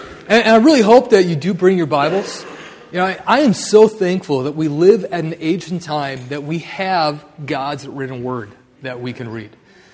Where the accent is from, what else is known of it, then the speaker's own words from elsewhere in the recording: Wisconsin, United States; also born or lived in Norwalk, Ohio; Well, the good news is I am not originally from Ohio. I'm a Wisconsin boy. I grew up on a dairy farm.